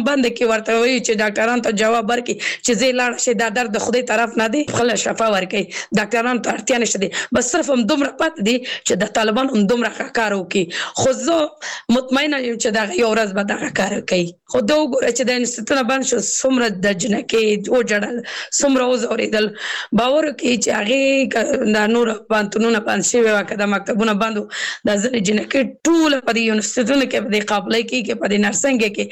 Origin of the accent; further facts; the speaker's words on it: Kabul, Afghanistan; زه اوس بل ولایت کې سیګم زه خپل د کابل ولایت نه یم